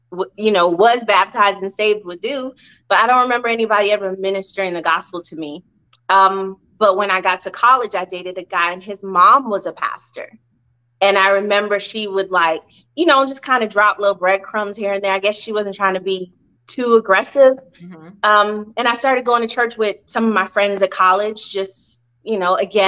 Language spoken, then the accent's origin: English; Miami, Florida, United States; also born or lived in Jamaica / Brooklyn; I grew up in Miami. So I was born in Jamaica. My family moved us to Brooklyn. Mm-hmm. Common thing, right? We lived there for a few years. And then we moved down to Miami. So that's where I was raised, 305.